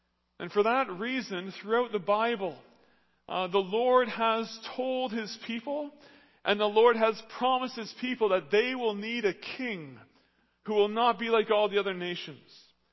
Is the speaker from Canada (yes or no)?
yes; Canada; Caveat, I know we're Canadian, but go with me for a little while.